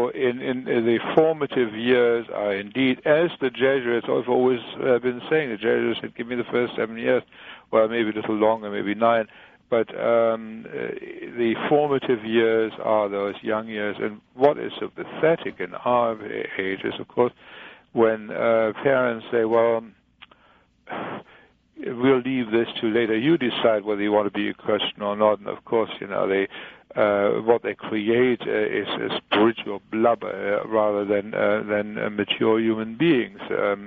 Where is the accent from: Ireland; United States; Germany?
Germany; Leipzig, Saxony; I'm from Leipzig in Germany, which is, of course, the city of Johann Sebastian Bach. I was brought up there, and my father was blind.